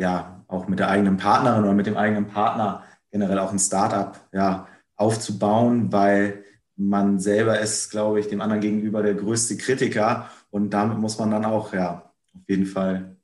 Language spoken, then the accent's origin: German; Hamburg, Germany; ich bin 39 Jahre alt, komme aus Hamburg